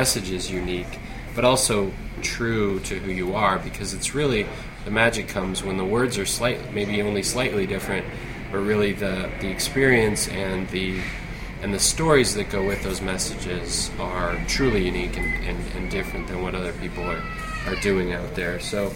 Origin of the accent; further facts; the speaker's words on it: Portland, Oregon, United States; the first thing she says to me when she knows I'm from Portland is, wow, Multnomah County Library System is among the top two or three library systems in the country.